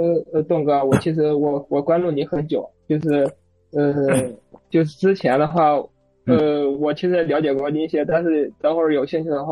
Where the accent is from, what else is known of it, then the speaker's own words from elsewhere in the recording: Henan, China; 因为我本身是河南的